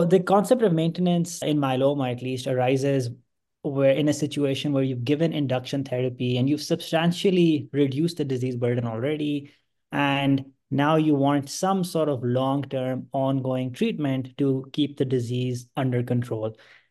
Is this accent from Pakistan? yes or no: yes; Pakistan; now in Utah, United States; I'm currently in Utah at the Huntsman Cancer Institute. I'm originally from Pakistan